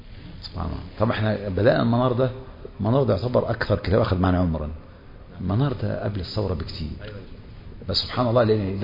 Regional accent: Egypt; انا من مصر جزاك الله خير، وانا الحقيقة تعرف واقعنا في مصر الان جماعة طوائف وحزاب في اللي احنا عايشين فيها

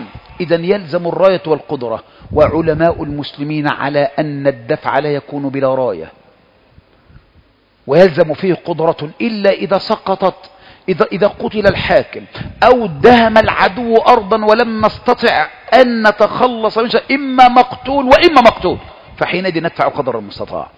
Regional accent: Egypt; فضلا ان تؤثمني انا من اهل مصر

